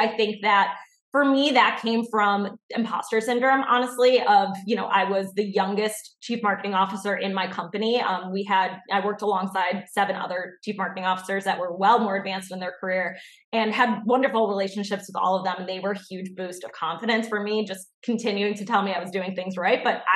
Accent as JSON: {"language": "English", "town": "Chicago", "region": "Illinois", "country": "United States", "said": "They were across the country. I'm from Chicago. So they were in Chicago. I was in California."}